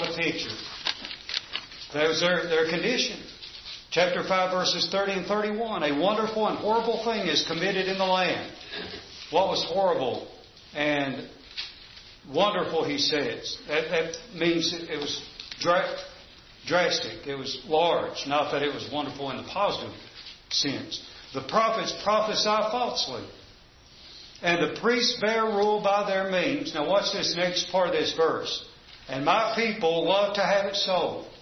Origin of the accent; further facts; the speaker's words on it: Kentucky, United States; Some of that, growing up in Eastern Kentucky, there were things you just did not discuss